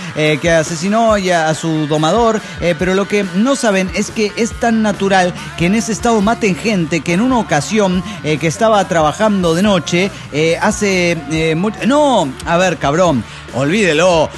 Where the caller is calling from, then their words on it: Phoenix, Arizona, United States; de Phoenix, Arizona.